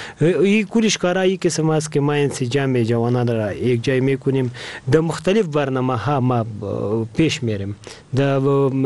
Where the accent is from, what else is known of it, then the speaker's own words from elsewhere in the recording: Paktia, Afghanistan; در منطقه ولایت ما که ما از پکتیا و خوست